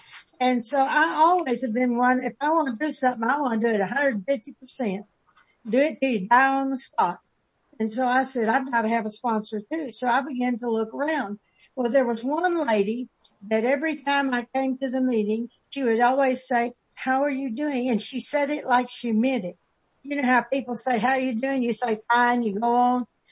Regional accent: North Little Rock, Arkansas, United States; Actually, I'm from North Little Rock.

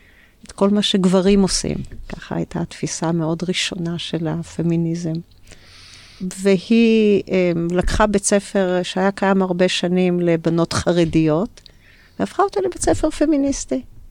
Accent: Jerusalem, Jerusalem District, Israel; אני ילידת ירושלים, שנות ה-60, גדלתי בבית דתי-לאומי, מה שקוראים היום, מפדל של פעם, כיפות סרוגות, התחנכתי בבית ספר מעלה, שהיה מאוד מוכר בירושלים

